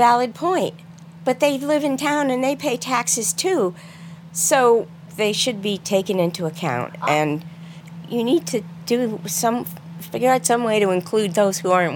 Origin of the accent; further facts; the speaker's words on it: Peacham, Vermont, United States; where I've lived here 33 years. I grew up in Peacham. I want to stay here. I love where I live.